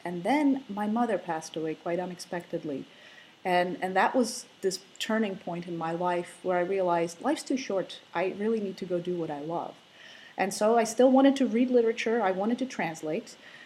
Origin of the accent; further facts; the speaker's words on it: Slovakia; first language Slovak; English is a second language; In fact, I started to lose a little bit of my Slovak. I started to forget vocabulary as English was pushing its way in.